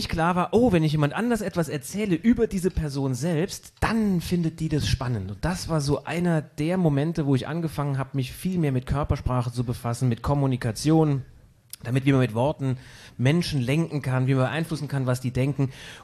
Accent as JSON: {"language": "German", "town": "Saarbrücken", "region": "Saarland", "country": "Germany", "lives_now": "Munich, Germany", "said": "Nee, ich komme ursprünglich aus Saarbrücken, aber wohne schon seit 23 Jahren jetzt in München. Also habe noch nie so lange an einem Ort gewohnt wie in München und fühle mich da auch zu Hause."}